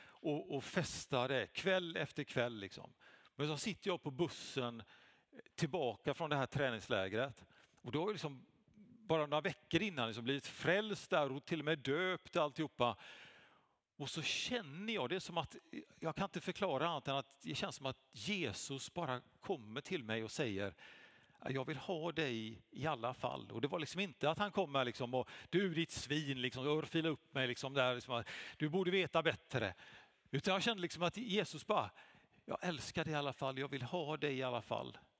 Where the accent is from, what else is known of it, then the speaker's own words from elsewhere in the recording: Gothenburg, Västra Götaland County, Sweden; Jag kommer från Göteborg.